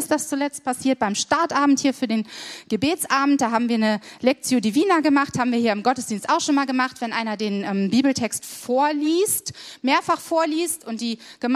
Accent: Germany; Ich weiß, wir sind Deutsche, wir tun uns damit schwer

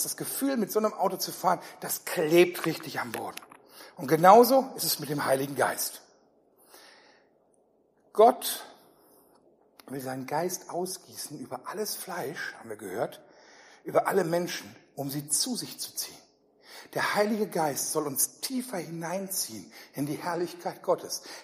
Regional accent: North Rhine-Westphalia, Germany; Also ich komme eher so aus Richtung Ruhrgebiet.

